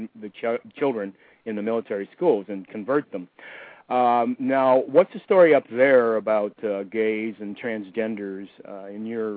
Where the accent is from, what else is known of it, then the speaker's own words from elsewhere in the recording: Illinois, United States; I grew up in Illinois politics. I knew of people who survived the mafia.